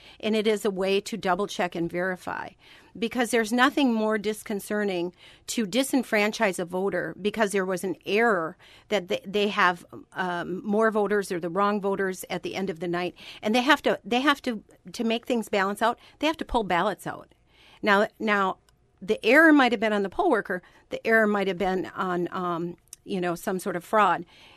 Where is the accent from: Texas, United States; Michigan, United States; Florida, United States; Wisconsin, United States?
Wisconsin, United States; Lake Hallie; also born or lived in Eau Claire; I was born in Eau Claire, raised in what was the town of Halley, now the Village of Lake Halley. I've lived in the Chippewa Valley all of my life.